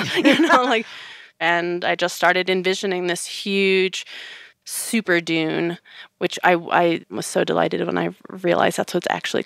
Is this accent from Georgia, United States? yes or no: no; California, United States; I come from the Mojave Desert. I was born in Owens Valley, named for Owens Lake, which today is not really much of a lake at all.